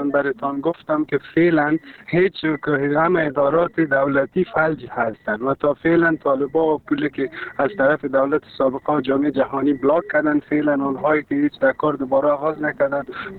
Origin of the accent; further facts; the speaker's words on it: Afghanistan; ما شما افغان هستیم، مسلمان هستیم